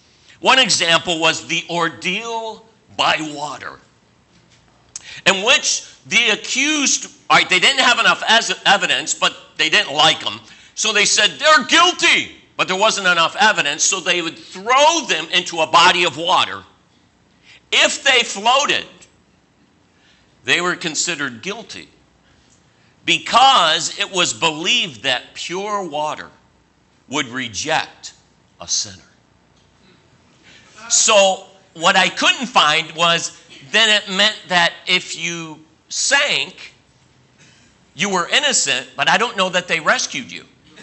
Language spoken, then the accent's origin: English; Cleveland, Ohio, United States; like me, I grew up in Cleveland, Ohio. So if you grew up with a gun in Cleveland, Ohio, you were a gangster, all right, or a thug, all right?